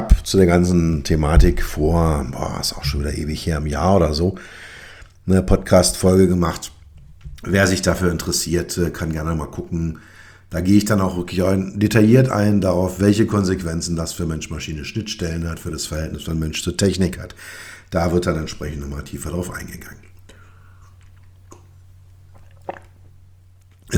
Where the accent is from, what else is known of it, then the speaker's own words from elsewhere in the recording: Berlin, Germany; Berlin ist für mich ja sowieso als Berliner immer eine Reise wert.